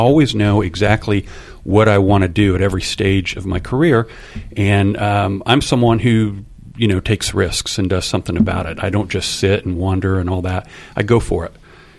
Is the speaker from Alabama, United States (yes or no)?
no; Indiana, United States; I grew up in Indiana, and like a lot of people, I was a fan.